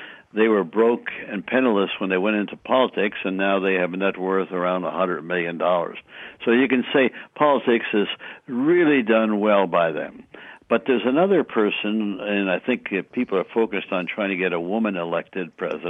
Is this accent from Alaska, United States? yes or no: yes; Alaska, United States; In my case, I came from Alaska, represented Alaska.